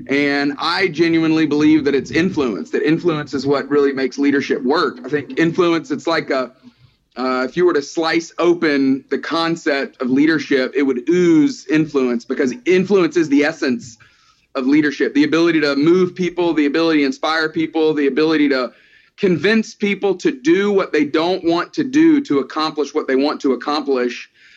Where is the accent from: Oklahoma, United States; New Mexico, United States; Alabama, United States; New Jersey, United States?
Alabama, United States; Tuscaloosa; I grew up in Tuscaloosa, Alabama, which this time of year, a lot of talk about football in that little town.